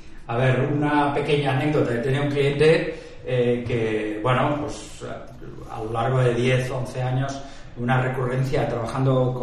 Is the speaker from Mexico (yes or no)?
no; Barcelona, Catalonia, Spain; also born or lived in London / Madrid; Yo soy de Barcelona, me fui a Londres, aterricé en Madrid, di más vueltas que una peonza, podía haber acabado en Buenos Aires y acabé en Barcelona, otra vez de vuelta